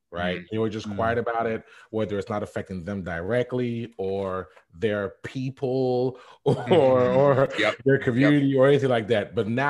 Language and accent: English; New Jersey, United States; So I'm from the Jersey area.